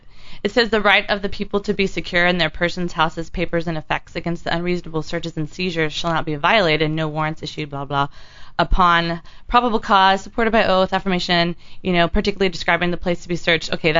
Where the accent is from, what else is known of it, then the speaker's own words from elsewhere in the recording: Texas, United States; you know, I'm from Texas, and Bush spoke at my graduation